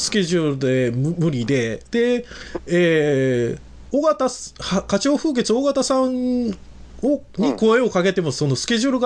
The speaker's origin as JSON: {"language": "Japanese", "region": "Wakayama", "country": "Japan", "tie": "born or raised there", "also_born_or_lived": "Osaka", "said": "僕自身はその1年半ぐらい前にちょっと大阪から離れたんですけど、はい、離れて、まあ、地元の和歌山の南の方に戻っちゃったんですけれども、"}